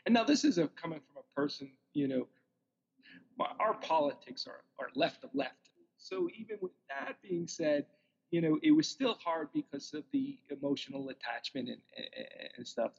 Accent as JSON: {"language": "English", "town": "Union City", "region": "New Jersey", "country": "United States", "tie": "born or raised there", "said": "I'm a very proud white guy from Union City, New Jersey. Yo soy blanquito, yo soy gringo."}